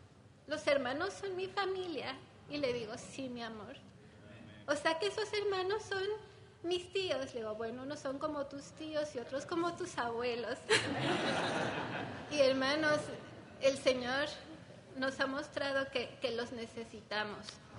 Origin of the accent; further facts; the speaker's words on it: Mexico; Yo soy de México.